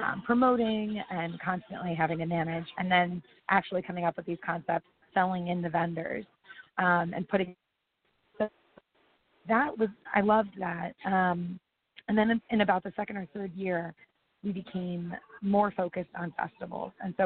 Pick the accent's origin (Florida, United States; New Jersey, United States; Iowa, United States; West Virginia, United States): New Jersey, United States; also born or lived in Wisconsin / Chicago, Illinois; So I I'm from New Jersey originally, and ended up going out to Wisconsin undergrad and landed a job at the Oprah Winfrey Show in Chicago.